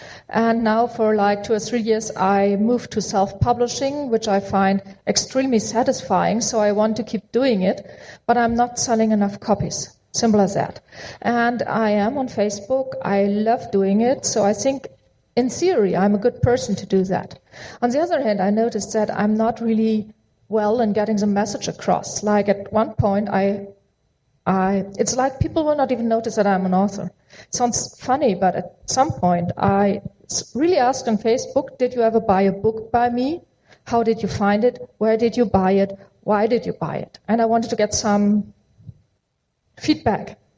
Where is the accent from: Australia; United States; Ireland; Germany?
Germany; English is a second language; I should start with saying that I'm from Germany, so some things are slightly different for me.